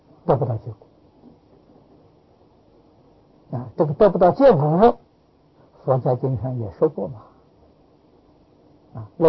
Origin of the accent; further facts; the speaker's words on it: China; 我们中国人称为圣人，印度人称为佛陀。